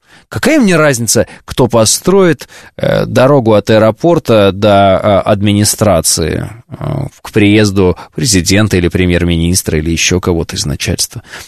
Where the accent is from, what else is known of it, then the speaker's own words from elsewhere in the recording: Moscow, Russia; я из Москвы